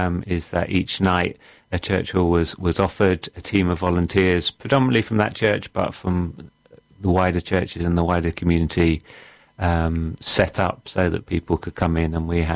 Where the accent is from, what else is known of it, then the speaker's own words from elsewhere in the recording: London, United Kingdom; also born or lived in Peru; now in Eastbourne, United Kingdom; Yeah, I come from South London.